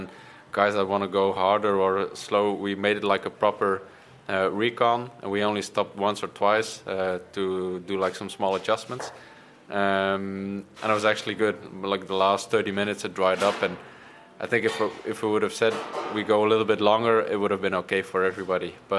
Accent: Bruges, Flanders, Belgium; English is a second language; I grew up in Bruges. The old center is full of cobbles. I don't think there's a lot of like normal paved roads.

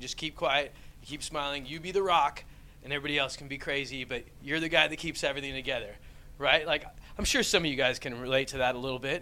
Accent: United States; especially with my accent, right? Everybody else sounds so educated. I'm like, me from America, right?

